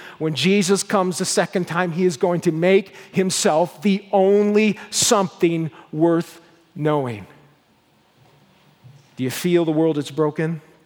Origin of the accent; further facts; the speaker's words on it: Nova Scotia, Canada; I remember growing up in the Annapolis Valley, I worked in these apple orchards